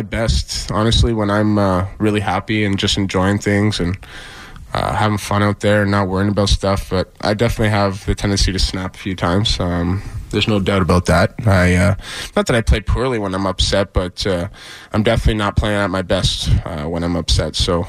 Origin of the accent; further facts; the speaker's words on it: London, Ontario, Canada; I go back home to my hometown of London, Ontario, and I go back to my house and just chill.